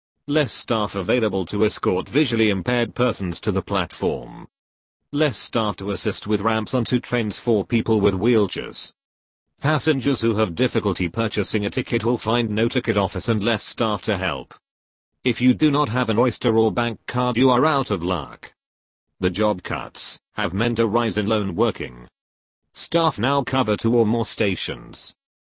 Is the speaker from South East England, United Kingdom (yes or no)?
no; London, United Kingdom; As a Londoner, I'm proud of my city, and as a commuter, I want to feel safe.